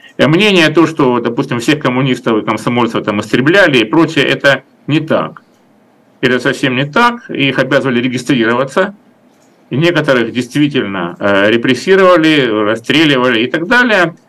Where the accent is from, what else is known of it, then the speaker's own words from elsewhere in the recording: Rostov-on-Don, Rostov Oblast, Russia; в моем родном городе Ростове-на-Дону